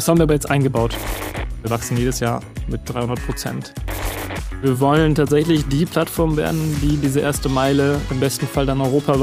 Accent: Münster, North Rhine-Westphalia, Germany; born there; ich bin in Münster geboren, habe in Münster studiert, lebe immer noch in Münster

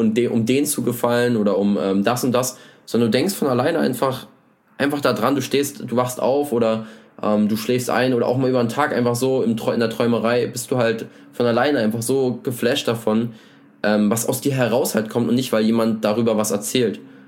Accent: Brandenburg, Germany; ich komme aus der Nähe von Berlin

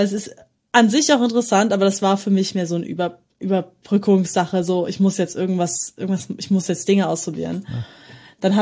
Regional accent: Frankfurt, Hesse, Germany; Und ich komme aus dem Raum Frankfurt.

